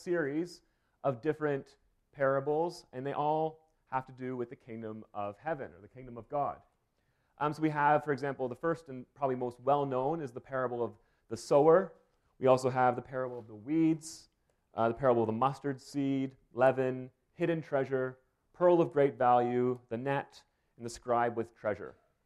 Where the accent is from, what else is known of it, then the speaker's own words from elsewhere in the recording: Canada; And I returned to Canada. Now I'm living in my hometown again, still writing my dissertation.